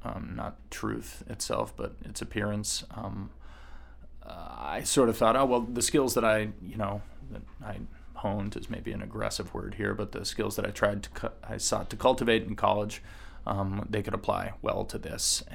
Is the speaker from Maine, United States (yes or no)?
yes; Portland, Maine, United States; born there; And I had lived in Portland in the past. I was born in Portland. I went to college in Maine.